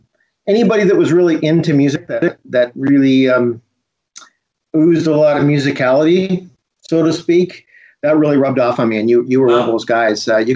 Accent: Kitchener, Ontario, Canada; Yeah, I'm from Kitchener. I grew up in Kitchener, Waterloo

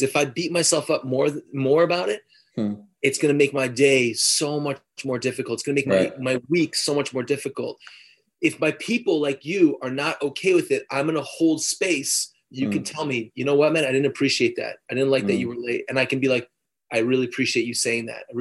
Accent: Montreal, Quebec, Canada; now in Toronto, Canada; am 41. I've lived an amazing life so far. I'm still alive. And I'm from Montreal originally. And I live here in Toronto right now, Toronto, Canada.

